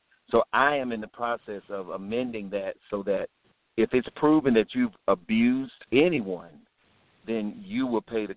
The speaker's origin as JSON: {"language": "English", "town": "Jupiter", "region": "Florida", "country": "United States", "lives_now": "Atlanta, United States", "said": "Yes, yes. I live in Atlanta now. I'm originally from Florida, Jupiter, Florida, home of Burt Reynolds. I'm from Jupiter, Florida."}